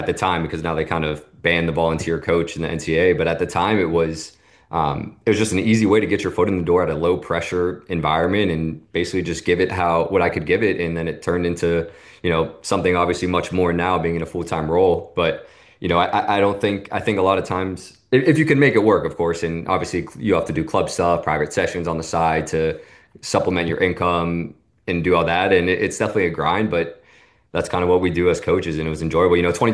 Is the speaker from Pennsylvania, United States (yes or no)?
yes; Pittsburgh, Pennsylvania, United States; moved away as an adult; I'm a kid from Pittsburgh growing up in the city, and then I go out to the suburbs of New Jersey in a place that, probably 99 out of 100 people have never heard of.